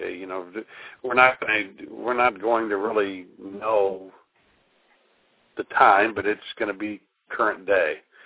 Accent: Midwest, United States; you know, I'm from the Midwest, so I wanted to depict a small town America situation

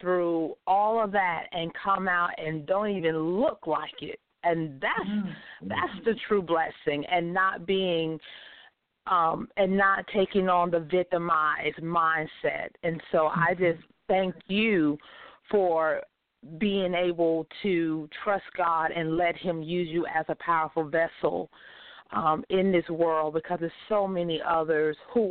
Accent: Atlanta, Georgia, United States; I'm from Atlanta, Georgia.

